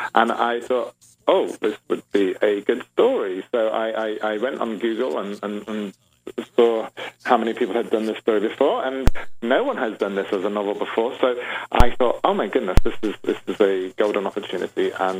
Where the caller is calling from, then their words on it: England, United Kingdom; I'm calling all the way across the Atlantic from England, yes.